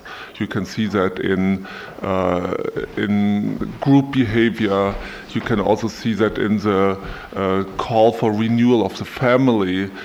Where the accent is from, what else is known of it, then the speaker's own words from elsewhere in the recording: Germany; moved away as an adult; now in United States; Originally, I'm from Germany. I'm a pastor, was ordained in 1986 in East Germany and served a congregation in Wismar at the Baltic coast, and came to the United States permanently in 1990